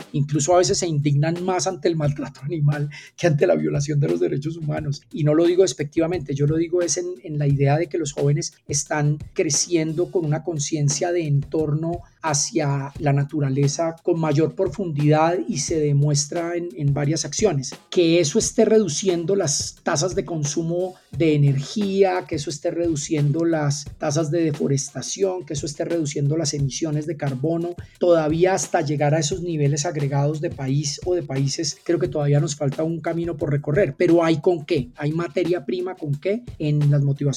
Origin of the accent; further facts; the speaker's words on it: Colombia; como colombianos o como país